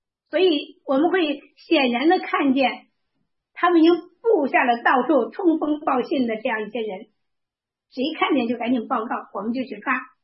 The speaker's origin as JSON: {"language": "Chinese", "country": "China", "said": "直到最后1800年之后，我们中国人也开始听到了福音"}